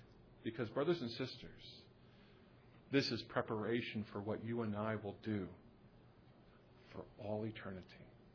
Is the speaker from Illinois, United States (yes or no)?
yes; Chicago, Illinois, United States; Bears game. Okay, I'm from Chicago.